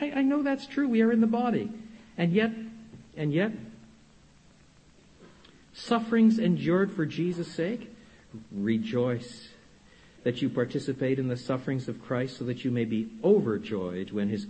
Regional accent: French Canada, Canada; When I was a boy growing up in French Canada, it was common for those who were converted to lose their businesses.

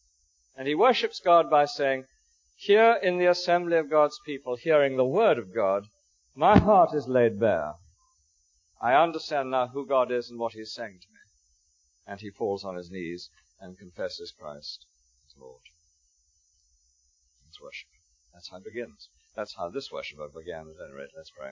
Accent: United Kingdom; Well, I didn't actually fall down, because I'm British, remember, and inhibited.

